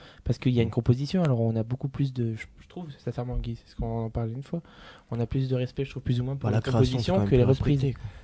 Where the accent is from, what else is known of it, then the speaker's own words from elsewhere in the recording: Hauts-de-France, France; moi je suis originaire de Arnes près de Lens